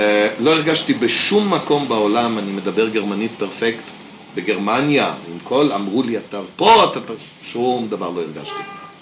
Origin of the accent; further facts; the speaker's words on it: Tel Aviv, Tel Aviv District, Israel; לא רק זה שאני צבר, אלא אני תל אביבי.